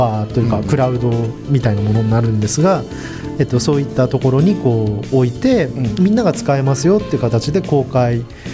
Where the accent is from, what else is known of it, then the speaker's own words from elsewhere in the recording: Tokyo, Japan; 私東京出身で、